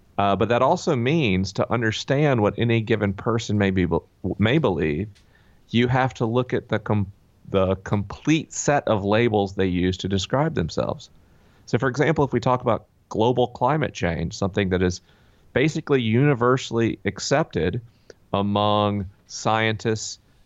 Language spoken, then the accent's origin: English; the South, United States; I grew up in the South.